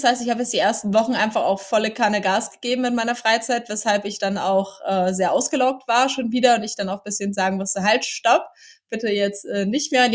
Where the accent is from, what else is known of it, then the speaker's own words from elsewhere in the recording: Bavaria, Germany; weil ich bin in der Nähe von München halt geboren und aufgewachsen. Das heißt, es ist so ein bisschen hier so meine Hood. Ich kenne so München von Kindheit an.